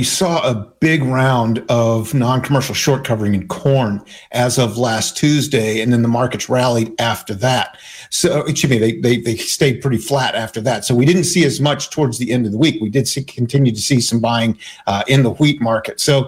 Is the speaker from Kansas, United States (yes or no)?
yes; Kansas, United States; growing up in Kansas where, you know, these things became almost commonplace at this time of year.